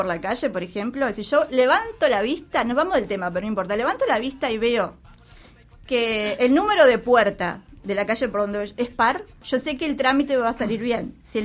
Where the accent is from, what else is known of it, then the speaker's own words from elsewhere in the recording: Uruguay; Soy uruguayo